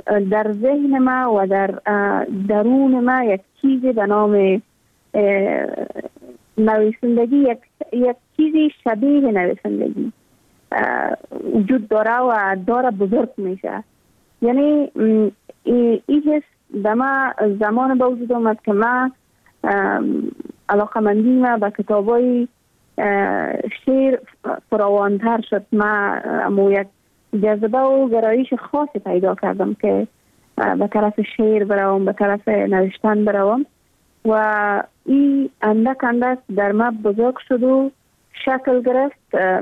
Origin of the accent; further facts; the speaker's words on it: Afghanistan; ما هم مثل میلیون ها دختر دیگه در دامن جنگ بزرگ شدیم و در همون سیاترین سالایی که در تمام ولایت افغانستان در روزهای مکتب برای دخترها بسته بود.